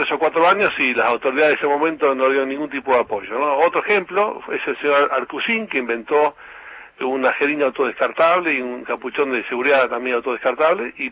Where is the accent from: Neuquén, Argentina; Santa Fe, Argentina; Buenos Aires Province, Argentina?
Buenos Aires Province, Argentina; Lanús; Y yo también soy de Lanús, así que algo pasa.